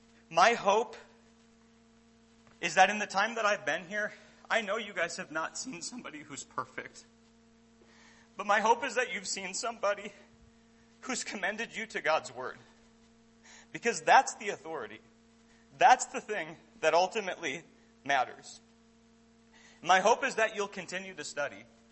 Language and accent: English; Minnesota, United States; I'll be able to say that I grew up in Minnesota, I trained in Tennessee, and I worked with some wonderful Christians in Santee, California for 4 years.